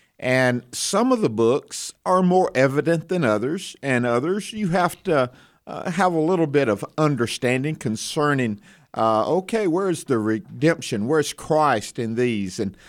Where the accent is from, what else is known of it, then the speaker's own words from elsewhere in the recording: Mississippi, United States; And I said, "No, I'm from the South, or I'm from Mississippi."